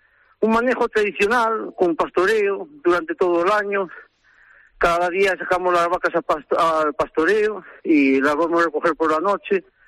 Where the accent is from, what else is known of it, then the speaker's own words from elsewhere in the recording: Baltar, Galicia, Spain; nosotros somos de Baltar y de Los Blancos